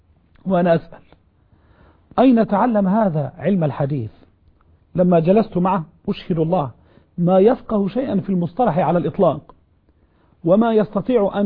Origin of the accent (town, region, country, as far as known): Egypt